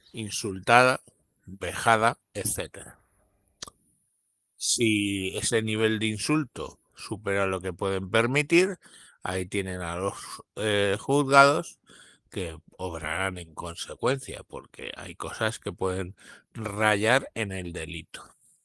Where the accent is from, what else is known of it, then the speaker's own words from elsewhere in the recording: Galapagar, Community of Madrid, Spain; durante mucho tiempo he puesto que soy de Galapagar.